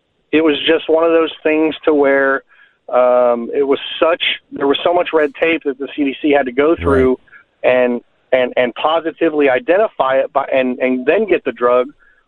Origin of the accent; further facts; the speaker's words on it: Texas, United States; I grew up in Texas, and we were always in a lake. We were always in a river. I was in cattle pond.